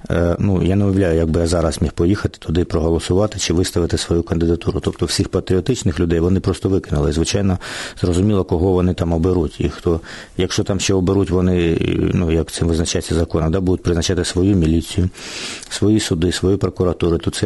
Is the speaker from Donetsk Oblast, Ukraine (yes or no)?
yes; Yenakiieve, Donetsk Oblast, Ukraine; це Єнакієво, моє рідне місто